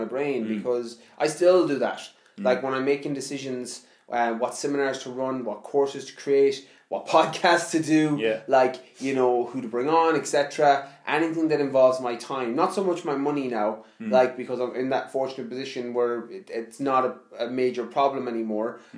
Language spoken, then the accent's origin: English; Ireland; but as an Irish person, one, you don't know the English curriculum